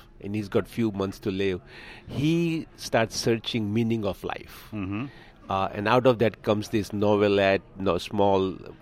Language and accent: English; India; now in United States; I grew up in India